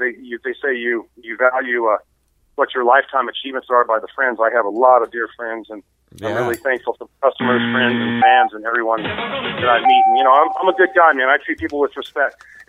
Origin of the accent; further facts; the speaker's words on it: Reno, Nevada, United States; I love Reno. You know, that's just my hometown